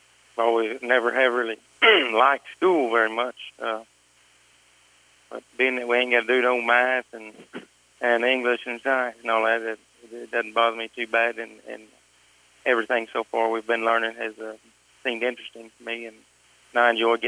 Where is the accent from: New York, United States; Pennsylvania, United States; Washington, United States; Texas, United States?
Texas, United States; Paducah; From Paducah, Texas.